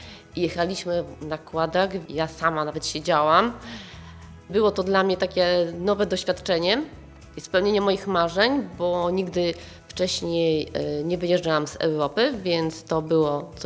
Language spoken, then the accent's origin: Polish; Kiełpino, Pomeranian Voivodeship, Poland; born there; Urodziłam się w Kiełpinie Kałtuskim i w okolicznych miejscowościach mieszka moja rodzina.